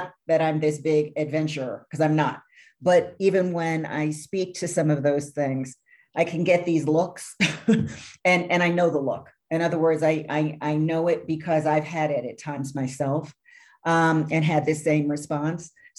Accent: New York, United States; I know for me, for example, I grew up in New York. I grew up close to a massive beach.

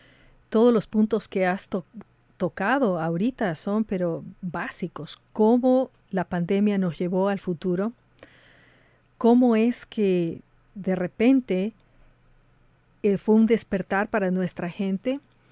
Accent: Ecuador; como soy ecuatoriana, no me puedo aguantar

